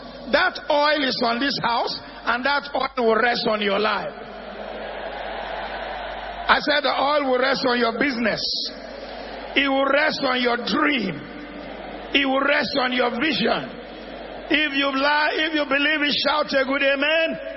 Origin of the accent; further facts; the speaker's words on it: Ile-Ife, Osun, Nigeria; And then after that one redeemed in my hometown, my mother's hometown in Ileife.